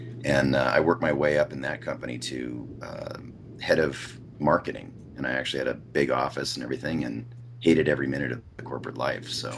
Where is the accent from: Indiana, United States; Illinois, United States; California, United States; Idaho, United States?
California, United States; Los Angeles; also born or lived in Santa Monica; I was born in Santa Monica, California. I grew up in West LA, and I'm still a Southern California boy. I never moved out.